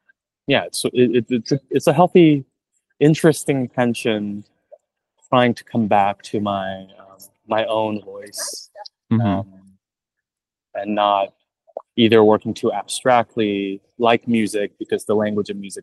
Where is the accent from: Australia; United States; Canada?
United States; Jacksonville, Florida; also born or lived in Fresno; Which is where I grew up in Jacksonville.